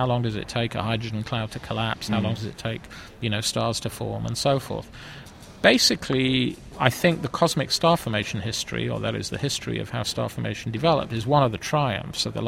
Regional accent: Wales, United Kingdom; So I was brought up in Wales

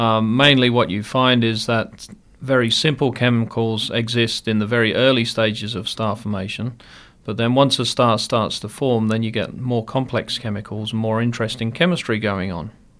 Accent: Australia; I'm Australian, so I use Australian units.

